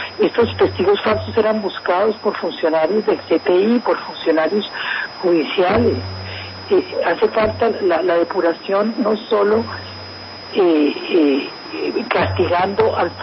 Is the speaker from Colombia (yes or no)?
yes; Colombia; somos todos los colombianos los que de una manera u otra estamos viviendo con angustia, con desesperación, con miedo.